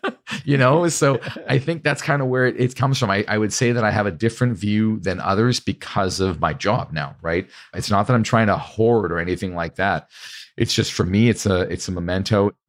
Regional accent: Canada; I'm actually Canadian

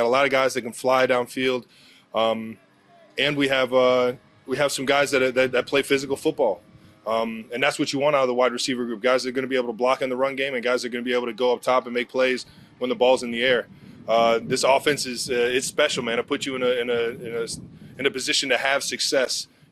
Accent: Cleveland, Ohio, United States; now in Kansas City, United States; which helps out in the inner city youth out here in Kansas City and up in Cleveland in my hometown.

